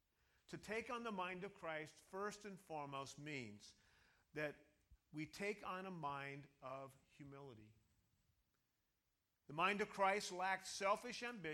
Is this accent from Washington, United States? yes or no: no; Ukiah, California, United States; I grew up in Ukiah, California, at a strange time.